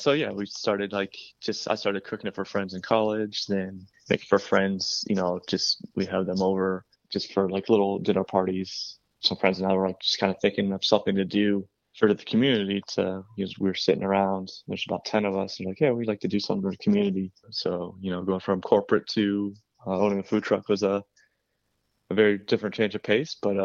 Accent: Ohio, United States; we're originally from the Northeastern Ohio, so we're like, what do we do? Do we move back home?

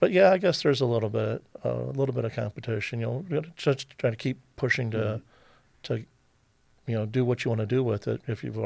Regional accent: Detroit, Michigan, United States; born there; I'm not from Toledo originally. I'm a transplant from a couple different places. Born in Detroit, and a large family full of creative people with Southern roots. So I've been around a little bit. I call Northwest Ohio my home now.

